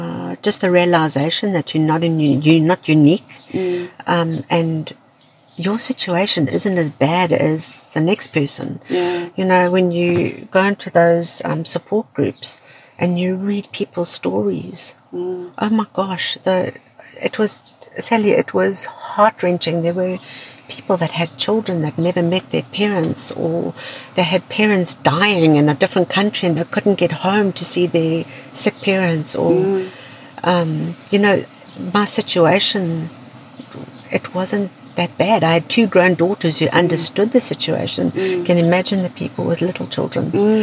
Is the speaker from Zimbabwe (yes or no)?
yes; Zimbabwe; because I'm originally from Zimbabwe